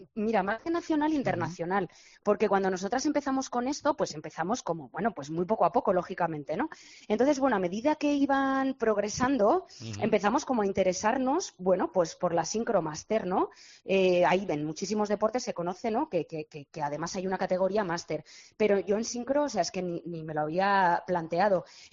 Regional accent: Balearic Islands, Spain; Yo soy de Mallorca, entonces aquí era el deporte que ya practiqué desde los 7 años hasta los 18

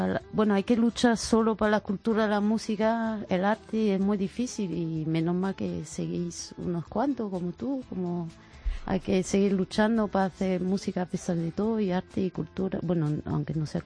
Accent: south of France, France; Soy del sur de Francia, o sea que, ajá, soy mediterránea, pero de mi infancia he vivido en 29 sitios.

